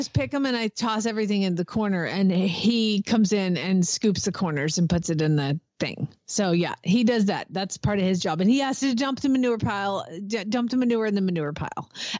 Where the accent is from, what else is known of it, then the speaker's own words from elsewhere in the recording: Atlanta, Georgia, United States; Growing up in Atlanta, there's a lot of pine trees.